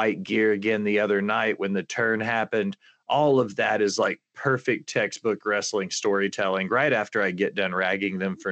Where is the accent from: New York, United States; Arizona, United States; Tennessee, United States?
Tennessee, United States; Nashville; And I'm from Nashville. I can say that.